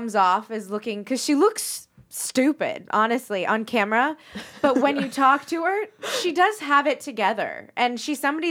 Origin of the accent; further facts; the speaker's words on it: New Orleans, Louisiana, United States; She always says it's like the Southern woman thing, but I'm like, girl, I'm from New Orleans. Like, I didn't get that.